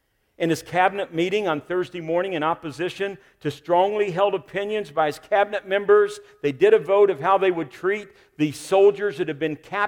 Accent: Southern US, United States; I know I was from the South, and I knew that my great-great-grandfather and my great-grandfather were actively involved in the Civil War.

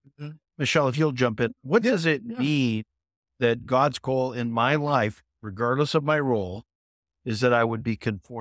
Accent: Calgary, Alberta, Canada; moved back to my hometown, Calgary, Canada, and my dad had a trucking company

